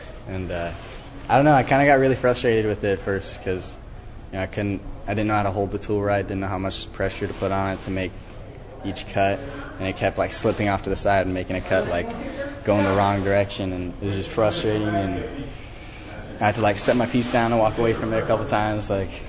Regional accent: Sitka, Alaska, United States; also born or lived in Rock Springs, Wyoming; I was born in Rock Springs, Wyoming. Moved to Sitka, Alaska when I was in second grade.

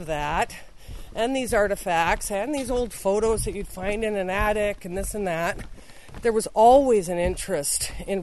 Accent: Seattle, Washington, United States; now in Port Alexander, United States; I'd been seining since 74 up here, and I grew up in Seattle, and once I hit Southeast Alaska, I was like, this is it.

